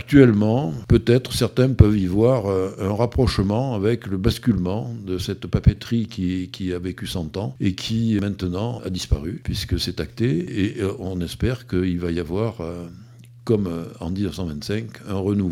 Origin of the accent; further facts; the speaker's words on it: Le Lardin, Nouvelle-Aquitaine, France; born there; je suis né au Lardin.